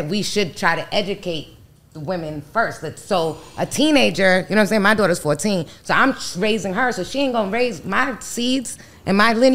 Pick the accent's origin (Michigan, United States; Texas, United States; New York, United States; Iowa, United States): New York, United States; When I was growing up in New York, like, I was all kind of shit.